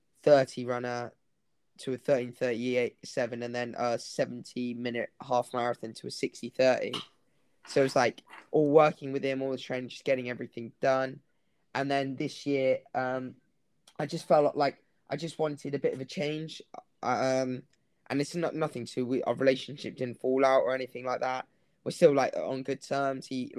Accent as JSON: {"language": "English", "country": "Hong Kong", "tie": "born or raised there", "lives_now": "United Kingdom", "said": "So because I grew up in Hong Kong, so I didn't really have a coach out there or anything."}